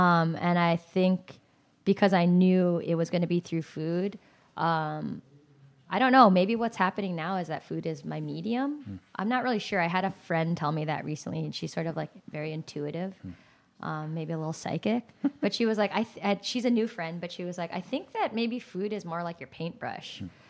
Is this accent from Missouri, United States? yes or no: no; San Jose, California, United States; so what's it like growing up in San Jose with a big family?